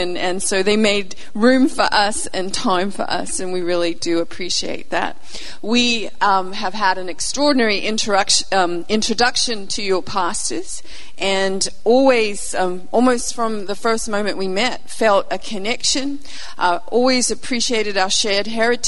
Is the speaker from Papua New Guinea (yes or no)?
yes; Papua New Guinea; born there; I'm the daughter of missionaries. I was born in Papua New Guinea, so always had a bit of a natural cross-cultural bend.